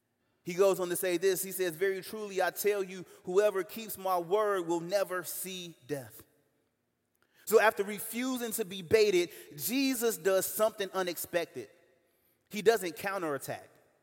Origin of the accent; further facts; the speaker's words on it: United States; I grew up on the South Side. I grew up in Inglewood.